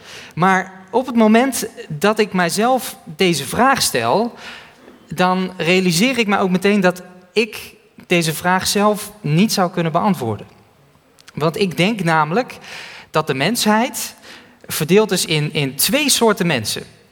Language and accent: Dutch; Randstad, Netherlands; Ik kom uit de Randstad